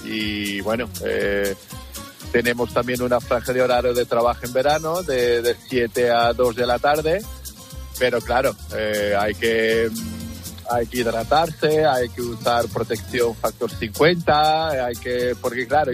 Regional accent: Portugal; Spanish is a second language; No, yo soy portugués.

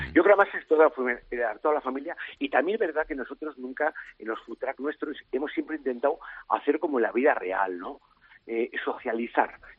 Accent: San Sebastian, Basque Country, Spain; born there; yo nací en San Sebastián y el bar de mi padre era el bar Antonio, que hoy en día sigue en vida, es un clásico de San Sebastián

